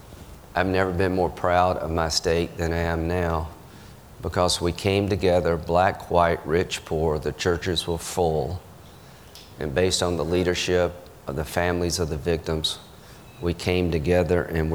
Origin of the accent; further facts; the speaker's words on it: South Carolina, United States; I'm from South Carolina, in case you can't tell.